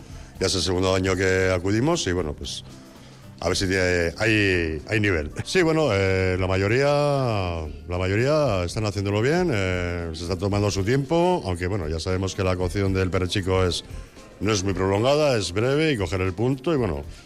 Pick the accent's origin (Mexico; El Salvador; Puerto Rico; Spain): Spain; Bolívar, Basque Country; De Bolívar, sí, somos los tres de Bolívar.